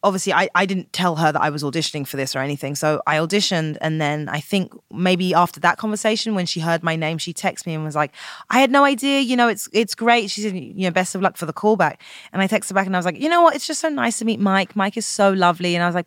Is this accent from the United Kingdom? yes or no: yes; London, United Kingdom; moved away as an adult; now in Los Angeles, United States; I'm from London, originally. I moved out to LA about 7 years ago, and I was in London, and I hadn't done much.